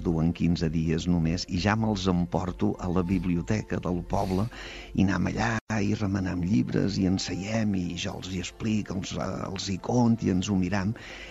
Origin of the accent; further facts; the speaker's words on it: Balearic Islands, Spain; jo m'he definit com a menorquí fins al moll, emblancat dels meus ossos.